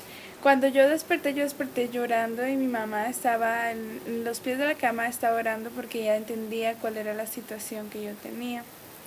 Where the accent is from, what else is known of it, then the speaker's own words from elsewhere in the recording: Colombia; soy del país de Colombia. Llegué a la Universidad de King, Southwestern Adventist University